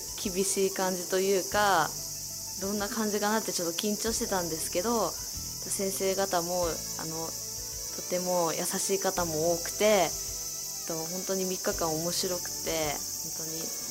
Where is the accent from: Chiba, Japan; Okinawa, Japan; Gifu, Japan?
Chiba, Japan; 千葉県から来ました。